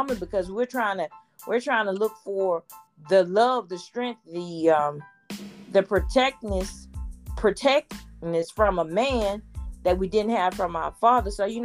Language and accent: English; Houston, Texas, United States; And I come from Fifth Ward, Texas.